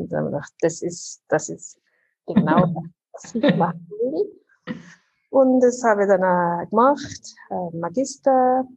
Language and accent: German; Wels, Upper Austria, Austria; moved away as an adult; also born or lived in Vienna; now in Barcelona, Spain; Also ich bin Oberösterreicherin, die du aus Wels, und bin aufgewachsen in Wels und dann mit ja, nach der Matura nach Wien, um zu studieren.